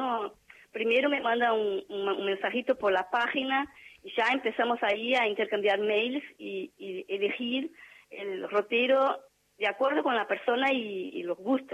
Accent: Porto Alegre, Rio Grande do Sul, Brazil; Spanish is a second language; Yo soy de Porto Alegre.

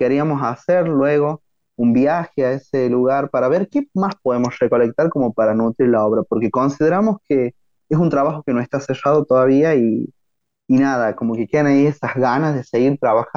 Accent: La Rioja, Argentina; nuestra provincia, porque también nosotros, como riojanos y riojanas

